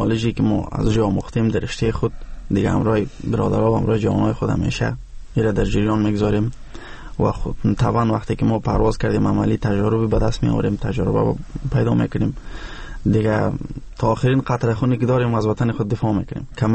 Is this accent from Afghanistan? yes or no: yes; Afghanistan; ما شما افغان هستیم